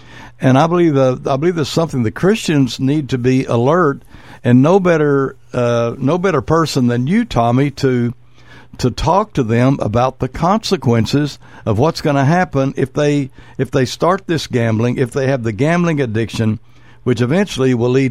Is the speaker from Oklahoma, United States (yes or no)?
yes; Comanche, Oklahoma, United States; they have a gambling casino not far from where I grew up in Comanche, Oklahoma.